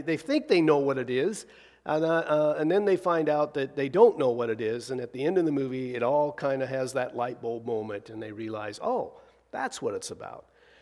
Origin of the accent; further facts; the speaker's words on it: Pendleton, Oregon, United States; When I was growing up in Pendleton, Oregon, we had two radio stations.